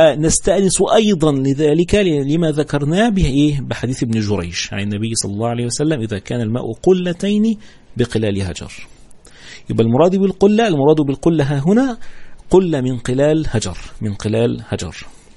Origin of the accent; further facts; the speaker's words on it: Egypt; إحنا عندنا في مصر كل حاجة كده سفروتة صغيرة خالص